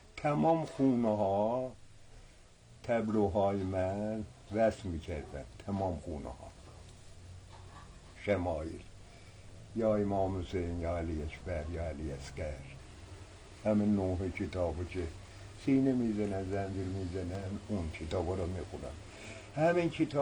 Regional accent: Zanjan, Zanjan Province, Iran; born there; من متولد 1319 همین تو زنجان به دنیا اومدم.

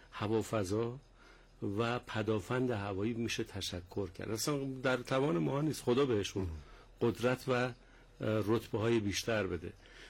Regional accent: Khorramabad, Lorestan, Iran; من اهل خرم‌آبادم

